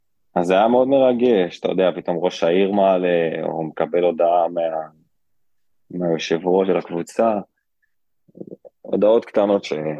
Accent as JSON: {"language": "Hebrew", "town": "Eilat", "region": "Southern District", "country": "Israel", "tie": "born or raised there", "said": "ואני מקווה שזה יקרה פה באילת, איפה שגדלתי."}